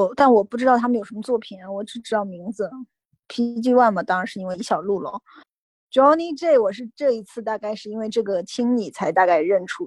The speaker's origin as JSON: {"language": "Chinese", "region": "Zhejiang", "country": "China", "said": "虽然我是个浙江人"}